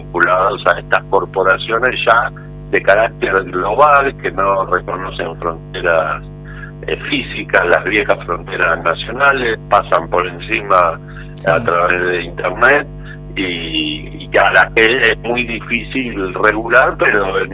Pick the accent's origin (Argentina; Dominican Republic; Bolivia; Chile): Argentina; nuestra identidad cultural como argentinos